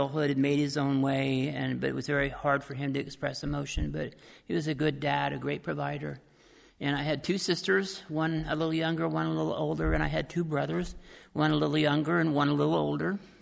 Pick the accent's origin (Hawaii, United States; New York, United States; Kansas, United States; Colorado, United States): Kansas, United States; Eudora; I'll start my story by telling you that I was born in Lawrence, Kansas, last day of 1957, and I'm a Jayhawk, and it's not my fault. But I was raised on a little farm outside of Eudora, Kansas, a few miles east of Lawrence